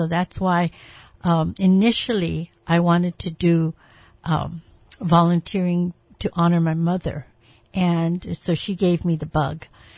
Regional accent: Hawaii, United States; I grew up in the McCully and McKinley High School area. And I had a very, simple childhood.

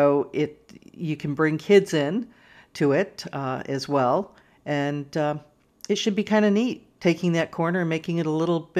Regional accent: New England, United States; I'm from New England, quarters.

